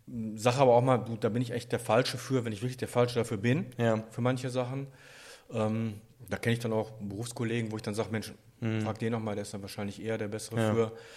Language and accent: German; Herne, North Rhine-Westphalia, Germany; ich komme aus Herne und zwei Straßen weiter, hätte ich jetzt was gesagt, hat der fantastische Jürgen von Manger gewohnt, also Adolf Techtmeier.